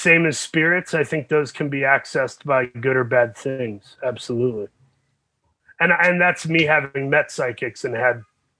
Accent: Saginaw, Michigan, United States; A scary little town called Saginaw, Michigan, near Flint.

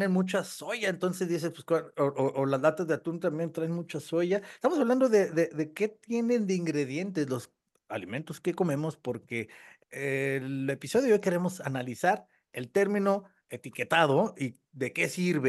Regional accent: Mexico; Aquí somos mexicanos, somos team tacos.

